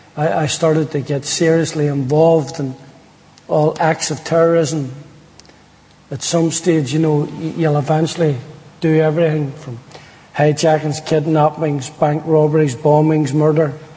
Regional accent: Ireland; I think being Irish, you know, it takes you a while to work them things out, you know.

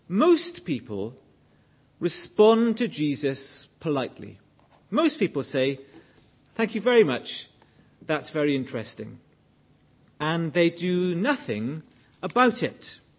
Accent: Wales, United Kingdom; I come from Wales.

